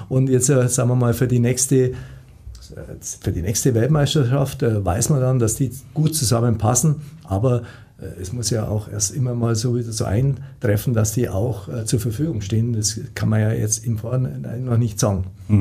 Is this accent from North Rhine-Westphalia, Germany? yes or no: no; Augsburg, Bavaria, Germany; born there; Ich bin in Augsburg geboren und habe dort meine Anfangskarriere im Eishockey begonnen und bin dann 1979 nach Garmisch gewechselt. Dort habe ich 3 Jahre verbracht